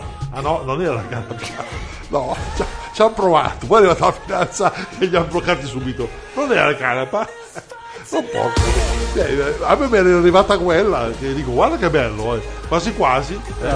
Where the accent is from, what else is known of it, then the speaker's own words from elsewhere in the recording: Spain; Italian is a second language; Sì, io sono spagnolo.